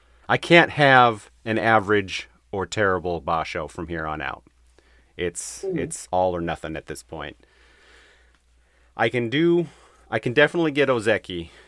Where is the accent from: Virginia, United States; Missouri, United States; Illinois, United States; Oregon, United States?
Oregon, United States; Portland; Like I openly admit that I'm from Portland, Oregon.